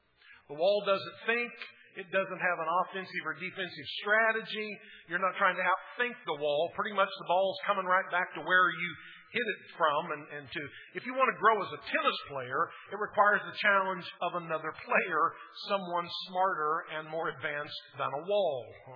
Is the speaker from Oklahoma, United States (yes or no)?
yes; Muskogee, Oklahoma, United States; When I was a kid growing up in Muskogee